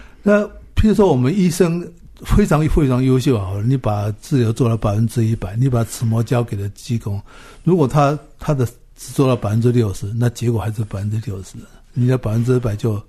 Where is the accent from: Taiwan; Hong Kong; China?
Taiwan; 我是因为我故乡在这里嘛，所以我是回故乡，是很容易就习惯了